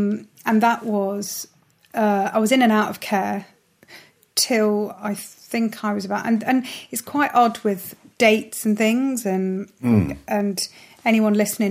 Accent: Nottingham, East Midlands, United Kingdom; moved away as an adult; Where are you from? From Nottingham. I didn't say I'm from England. I wouldn't say I'm from the UK, you know, Great Britain. I'm from, where are you from? Nottingham.

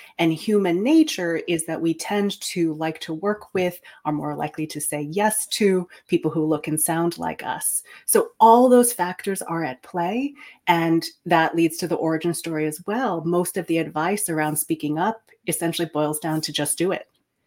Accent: Taiwan; moved away; I am an immigrant from Taiwan. To respect my elders means to not question them, not question authority.

